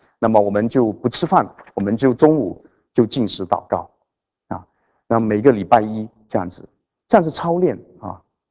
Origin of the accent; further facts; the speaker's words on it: China; 我们中国人说家家有本难念的经